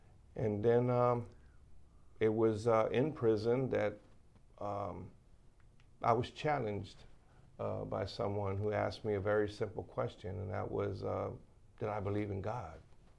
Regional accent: Houston, Texas, United States; Well, I'll begin by saying that I grew up on the East End of Houston. The second ward

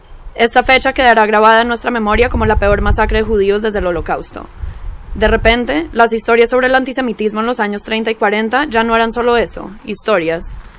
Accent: Colombia; now in Madrid, Spain; soy colombiana y llevo ya 7 años viviendo en Madrid.

